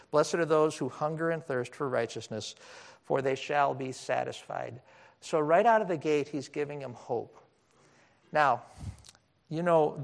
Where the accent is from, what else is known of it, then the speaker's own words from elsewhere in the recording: Wisconsin, United States; I grew up in Wisconsin. Many of you know I'm a Green Bay Packer fan.